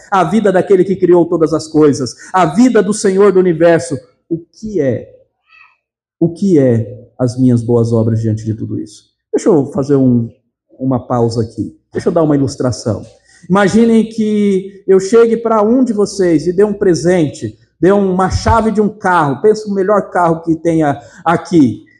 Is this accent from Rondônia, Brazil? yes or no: yes; Rondônia, Brazil; eu sou rondoniense, até em Rondônia, os confins do Brasil.